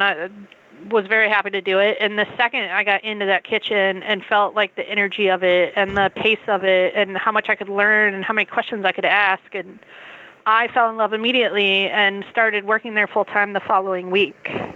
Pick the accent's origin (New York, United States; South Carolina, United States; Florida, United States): South Carolina, United States; Summerville; But I grew up right outside of Charleston, right outside of the peninsula in a town called Somerville. And my family, we lived right on the water.